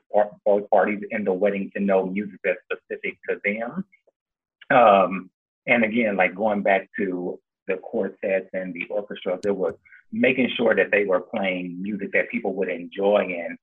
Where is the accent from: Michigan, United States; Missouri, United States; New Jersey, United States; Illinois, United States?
Missouri, United States; St. Louis; I'm originally from St. Louis